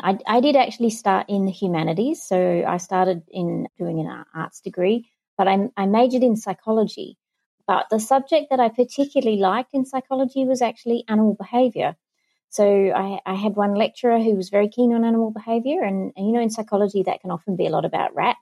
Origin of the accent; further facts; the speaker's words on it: Australia; as an Australian